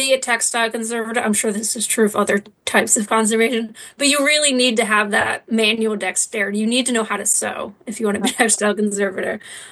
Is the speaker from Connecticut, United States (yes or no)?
yes; Connecticut, United States; So as you picked up from my accent, I'm not Scottish, I'm American. So I'm from Connecticut, which is a state in the northeast up by New York.